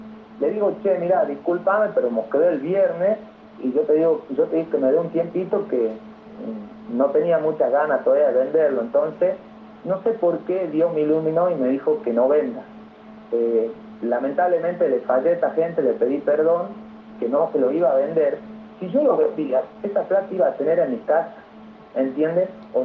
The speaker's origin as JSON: {"language": "Spanish", "town": "Vespucio", "region": "Salta", "country": "Argentina", "tie": "born there", "also_born_or_lived": "Tartagal", "said": "yo vengo de una familia bien pobre, que antes vivíamos acá en Tartagal, yo nací en Vespucio, mi padre trabajaba acá en YPF"}